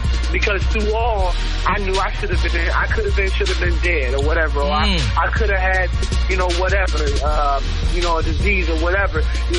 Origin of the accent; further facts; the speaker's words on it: Memphis, Tennessee, United States; born there; I grew up a PK. I grew up in the streets. I was born in Memphis, Tennessee.